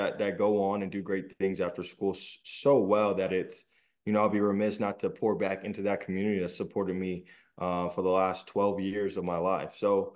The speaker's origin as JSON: {"language": "English", "town": "Atlanta", "region": "Georgia", "country": "United States", "tie": "born or raised there", "said": "So, you know, growing up in Atlanta, it's obviously a Delta hub and has been for a long time."}